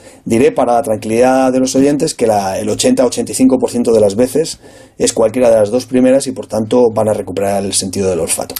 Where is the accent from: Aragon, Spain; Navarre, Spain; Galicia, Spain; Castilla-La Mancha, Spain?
Castilla-La Mancha, Spain; Albacete; hasta a mí mismo que soy de Albacete me llama la atención